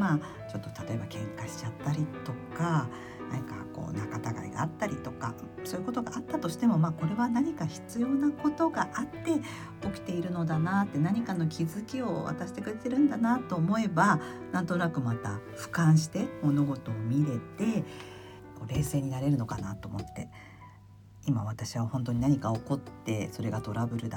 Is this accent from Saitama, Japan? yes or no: no; Tokyo, Japan; born there; 私は東京生まれなので、こうお盆に実家に帰るっていう、こう習慣とかはなかったんですけれども